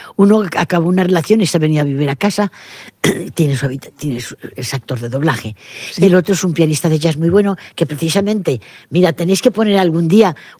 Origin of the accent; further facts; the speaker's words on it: Ontinyent, Valencian Community, Spain; la primera casa, que fue una casa de labranza del pueblo donde vivimos, Ontiñén, mi padre era un médico rural que vino de un pueblecito donde yo nací y fuimos a Ontiñén.